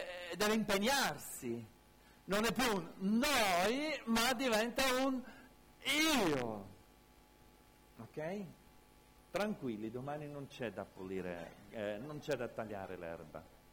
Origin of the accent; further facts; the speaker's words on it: Calabria, Italy; noi viviamo in una mentalità, siamo cresciuti qui in Calabria in una mentalità dove il peccato diventa peccato quando la gente lo sa.